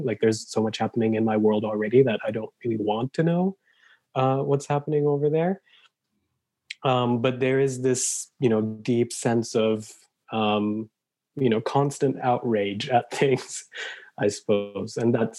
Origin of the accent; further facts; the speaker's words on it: Turkey; moved away as an adult; also born or lived in Switzerland / Germany; now in Canada; I grew up partly in Turkey, but also in Switzerland and Germany. And I immigrated to Canada 12 years ago. So I'm a first generation immigrant and all of my family is in Turkey.